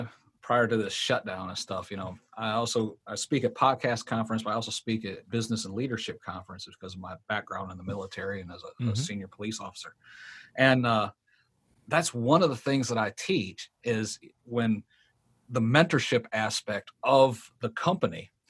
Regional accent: Marysville, Michigan, United States; I grew up in Marysville. Do you know where that is?

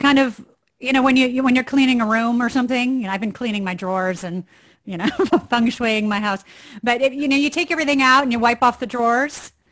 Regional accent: Chicago, Illinois, United States; Well, I've been acting since I was 9 years old. That was my passion growing up in Chicago

